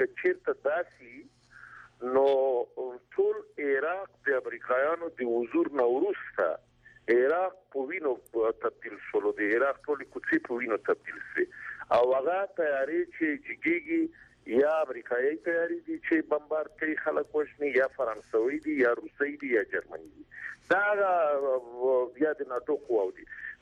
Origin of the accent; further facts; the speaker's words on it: Afghanistan; امریکا ونه توانېدله چې د مونږ د افغانانو هغه خلک وروزي یا په داخل د افغانستان ک